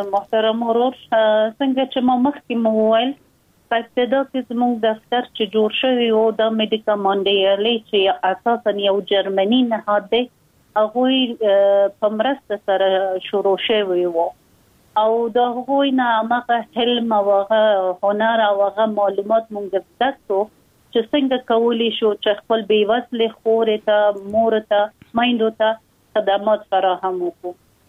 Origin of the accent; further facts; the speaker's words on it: Afghanistan; ما یک خانم مسلمان هستم، از افغانستان هستم